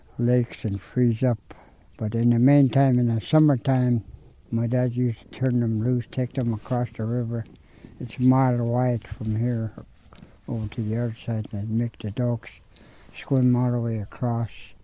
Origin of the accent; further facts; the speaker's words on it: Koyukuk, Alaska, United States; I'm from Koyukuk. I was born in a fish camp.